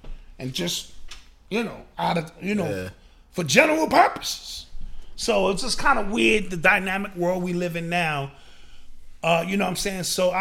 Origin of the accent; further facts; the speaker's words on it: New York City, New York, United States; that was the era in which I grew up in New York City